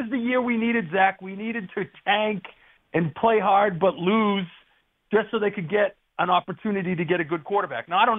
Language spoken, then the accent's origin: English; Arkansas, United States; accent: Arkansas; with my accent, you can tell clearly I'm from Arkansas.